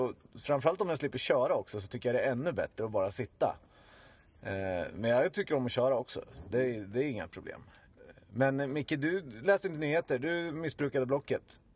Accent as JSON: {"language": "Swedish", "town": "Svalsta", "region": "Södermanland", "country": "Sweden", "tie": "born or raised there", "said": "Från det gamla anrika motellet, Tuna motell i Svalsta, där vi är uppvuxna."}